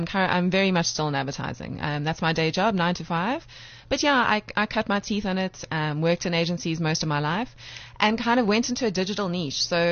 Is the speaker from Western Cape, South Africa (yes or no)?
yes; Cape Town, Western Cape, South Africa; I'm from Cape Town, flown in for the festival